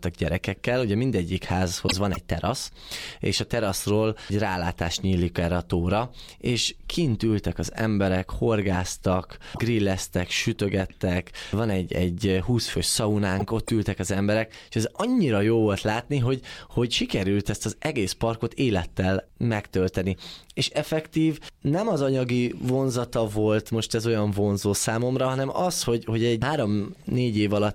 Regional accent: Hungary; Ugye itt nőttem fel gyerekként. Magyarország az... az pótolhatatlan.

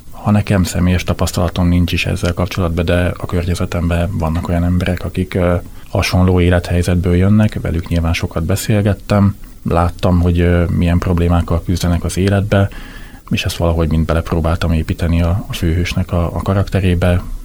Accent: Baranya, Hungary; mert én nagyon kicsi faluban nőttem föl, Dél-Baranyában

